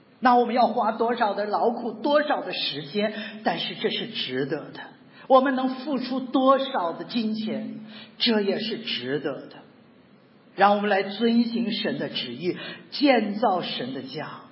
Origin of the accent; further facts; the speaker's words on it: China; 我们中国人常常说养孩子为了防老